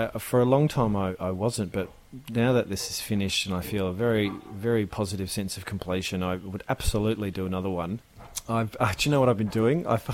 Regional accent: Australia; moved away as an adult; now in London, United Kingdom; I moved here for work, to spend time with Dad, for the adventure, all that sort of stuff as you do as an Aussie going to London.

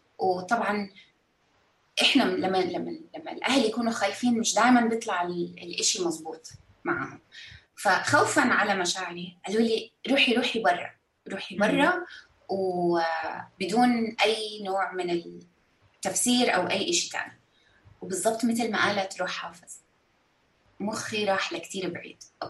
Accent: Kuwait; born there; أنا من مواليد الكويت، وإحنا عشنا حرب الخليج، بس لما صارت حرب الخليج كان عمري 6 سنين وما كنا بالكويت، كنا مسافرين

